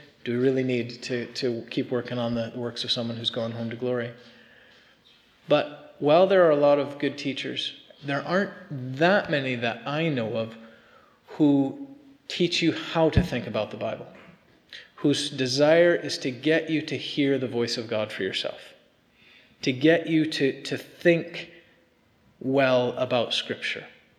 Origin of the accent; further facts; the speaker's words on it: United States; moved away as an adult; now in Northern Ireland; My accent's not from here. I've tried. I've been here 15 years now. I'm working on it. And I came over from the States to do some postgraduate study